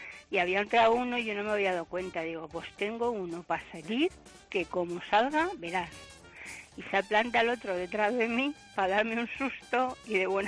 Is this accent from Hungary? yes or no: no; Valencia, Valencian Community, Spain; El récord lo tengo yo, que soy de Valencia.